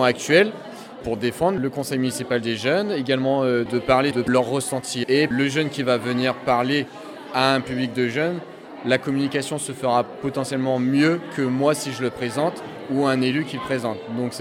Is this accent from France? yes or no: yes; Hauts-de-France, France; now in Crépy-en-Valois, France; Pas du tout, je suis d'origine de la Somme et je suis arrivé sur Compiègne dans un premier temps et puis après le hasard a fait que je suis arrivé à Crépy.